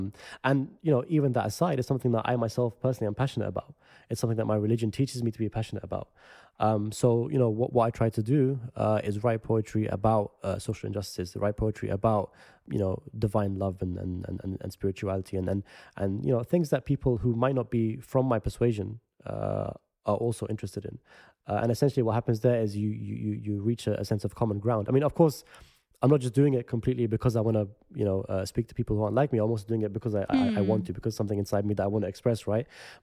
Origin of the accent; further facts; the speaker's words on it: London, United Kingdom; whenever I go to America and people hear I'm from London